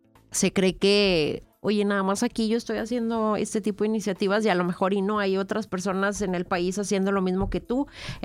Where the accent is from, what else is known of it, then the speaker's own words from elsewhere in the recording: Mexico; pues aquí en México siempre lo vemos en las noticias de que el mexicano siempre ayuda, el mexicano somos luchones